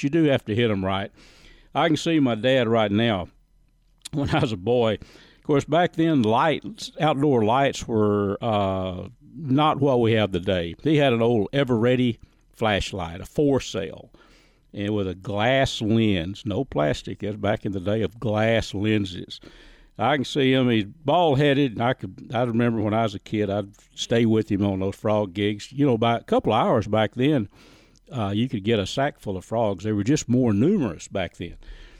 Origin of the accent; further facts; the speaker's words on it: Texas, United States; I grew up in Red River County, up north of Clarksville. Actually, my dad owned the old Dimple store.